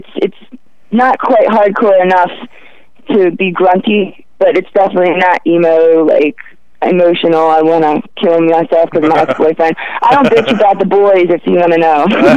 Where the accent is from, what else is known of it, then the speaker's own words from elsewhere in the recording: Baltimore, Maryland, United States; Yeah, we're definitely from Baltimore. Been rocking it out here.